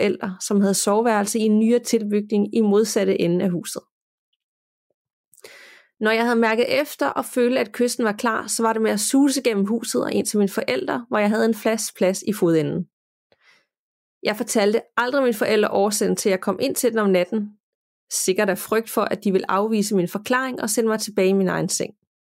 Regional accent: Viborg, Central Denmark Region, Denmark; Jeg er født og opvokset i Viborg i en bydel kaldt Houlkær. Kvarteret er et typisk parcelhuskvarter med mange typehuse

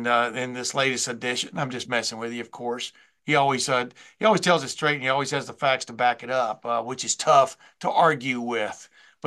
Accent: Texas, United States; it's kind of reminded me when I was growing up in Texas, Texas versus Oklahoma

